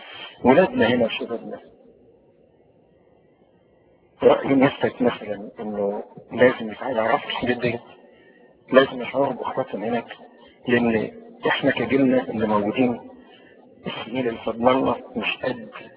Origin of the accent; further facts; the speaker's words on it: Egypt; moved away; يعني احنا جايين من مصر وعاصرنا ولو لحين المواقف